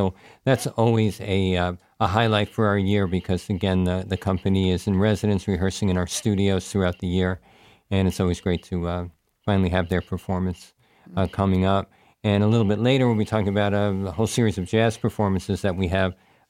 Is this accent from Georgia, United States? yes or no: no; New York, United States; But yeah, I'm from the New York area, but I've been up in the Capital Region since 1992.